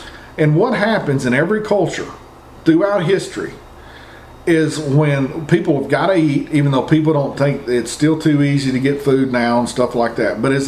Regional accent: United States; I see it as my job as an American to figure out how to get around it.

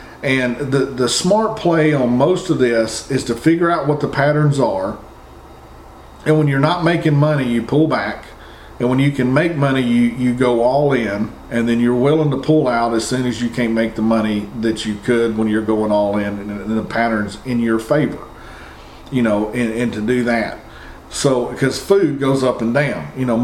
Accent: United States; I see it as my job as an American to figure out how to get around it.

